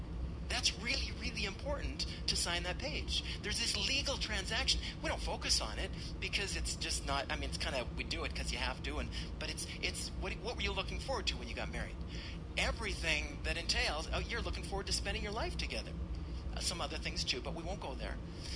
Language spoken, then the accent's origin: English; Calgary, Alberta, Canada; Well, I remember I grew up in Malin Heights, so just south of the airport, and this is way back when the very first jumbo jet came and landed at the Calgary airport.